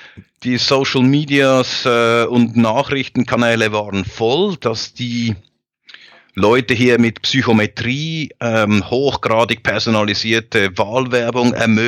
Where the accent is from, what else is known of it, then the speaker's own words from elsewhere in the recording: Switzerland; Siehst du, wie ich als Schweizer diese europäische Sicht einnehme?